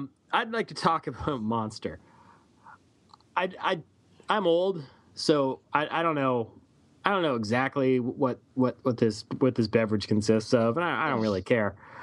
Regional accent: Canada; I'm Canadian.

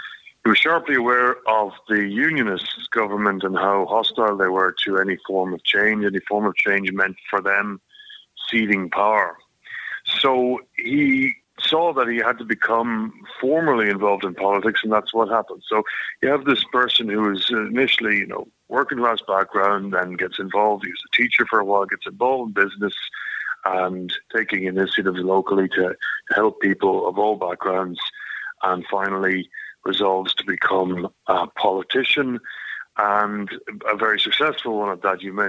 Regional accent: Belturbet, County Cavan, Ireland; Yeah, so I'm from Belturbis, County Cavan. I grew up there at the sort of border area, and I was, as a lad, growing up, I was always over and back the border

